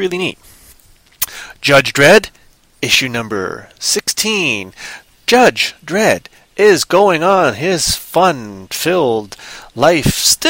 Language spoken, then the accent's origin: English; Canada; of course I've used kilometers. I'm Canadian.